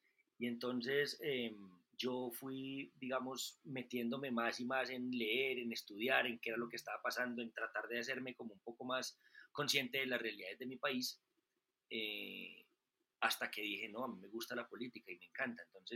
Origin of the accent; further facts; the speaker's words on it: Colombia; also born or lived in Switzerland; yo decía, yo quiero que estas cosas pasen en mi país. Entonces, estando en Suiza, me inscribí a la universidad acá en Medellín